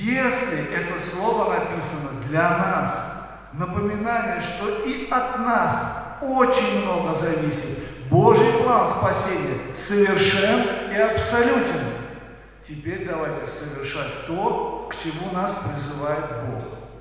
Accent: Azerbaijan; Я вот родился и вырос в Азербайджане, и вот там поступают именно так.

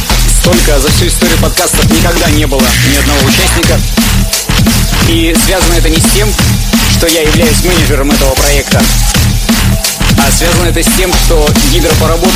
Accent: Belarus; С моей малой родины, с Беларуси.

